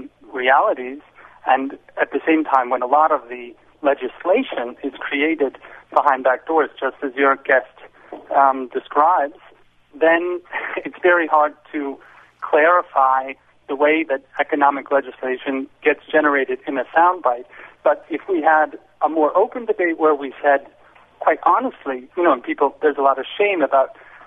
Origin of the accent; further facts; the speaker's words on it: United States; moved away as an adult; now in Germany; I come from the United States. I've lived in Germany for some time.